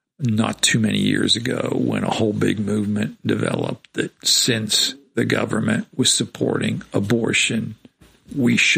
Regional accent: United States; I am an American.

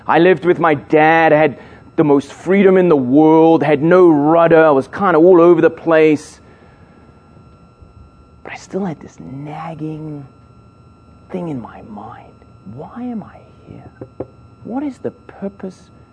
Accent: London, United Kingdom; born there; I was born in England, in London, in the north of London.

